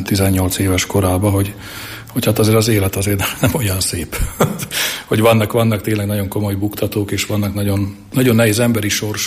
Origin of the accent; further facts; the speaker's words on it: Nitra, Nitra Region, Slovakia; én pedig maradtam otthon Nyitrán, és ott kezdtem el középiskolába járni